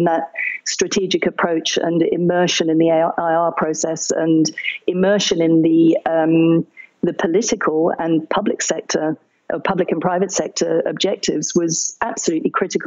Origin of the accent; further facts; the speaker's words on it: United Kingdom; If I do step back for a minute and try and stop being terribly British and look at it in a more dispassionate way